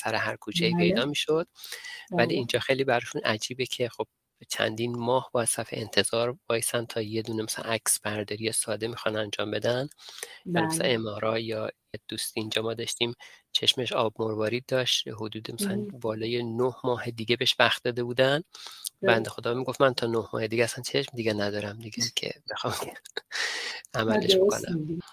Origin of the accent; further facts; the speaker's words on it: Iran; و حالا ما که ایرانی هستیم